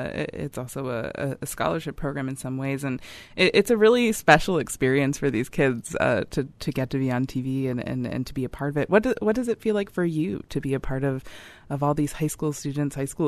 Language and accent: English; Lansing, Michigan, United States; Yeah, the questions. I'm from the Lansing area.